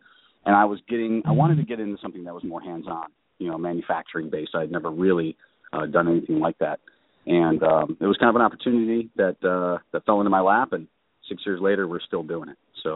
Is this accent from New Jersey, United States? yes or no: no; Detroit, Michigan, United States; also born or lived in California; now in Austin, United States; No, I'm originally from Detroit, Michigan.